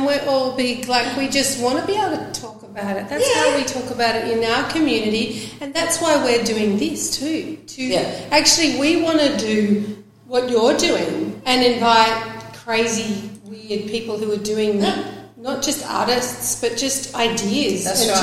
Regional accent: Brisbane, Queensland, Australia; And so I grew up in Brisbane

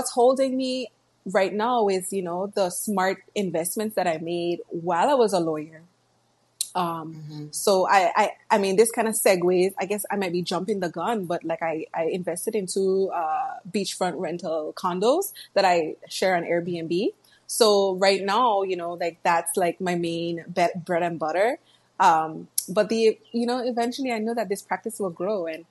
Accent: Tortola, British Virgin Islands; Yes, yes. I was born and raised in the British Virgin Islands. I was born on Tortola, which is the main island, the biggest island.

